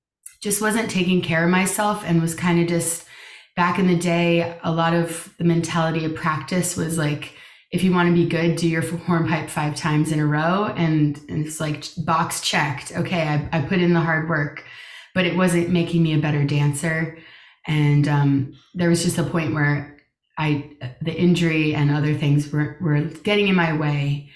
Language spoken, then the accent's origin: English; New Jersey, United States; I grew up in New Jersey with the Denoga School.